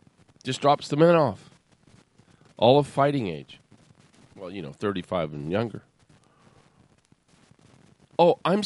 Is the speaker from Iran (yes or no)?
yes; Tehran, Tehran Province, Iran; I'm a Persian and I came from Persia. Really? Well, Tehran